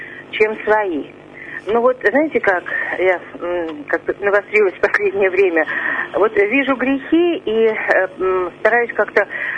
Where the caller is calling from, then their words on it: Yekaterinburg, Sverdlovsk Oblast, Russia; я из Екатеринбурга.